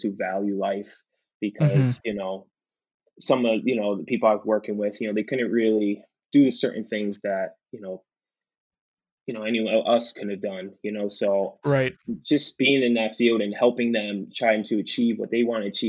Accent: Naugatuck, Connecticut, United States; It's in Waterbury, Connecticut, but I'm from Naugatuck.

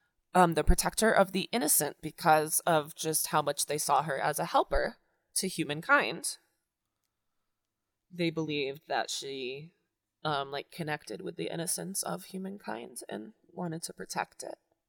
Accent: Singapore; I'm not from China. I'm from Singapore, yes, which is not China.

